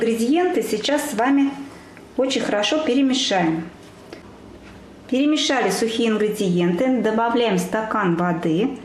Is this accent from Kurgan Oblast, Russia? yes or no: no; Nizhny Novgorod, Nizhny Novgorod Oblast, Russia; я кулинарный видеоблогер из Нижнего Новгорода.